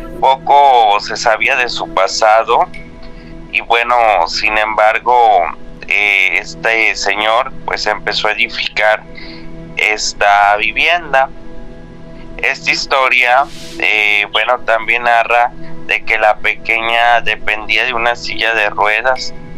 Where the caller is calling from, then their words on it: Piedras Negras, Coahuila, Mexico; Hablo de acá, de Piedras Negras, Coahuila.